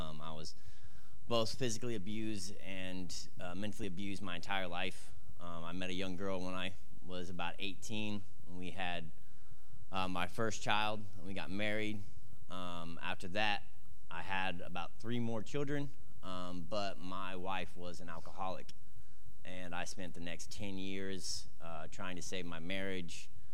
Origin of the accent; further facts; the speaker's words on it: Missouri, United States; also born or lived in Kansas; I was born in Kansas. I was raised in Missouri.